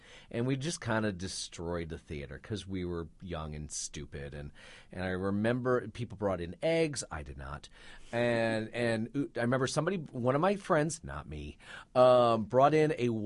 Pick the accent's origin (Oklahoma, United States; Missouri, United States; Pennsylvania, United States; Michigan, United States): Michigan, United States; Flint; There was a theater in my hometown, Flint, Michigan, where they were trying to show it every week.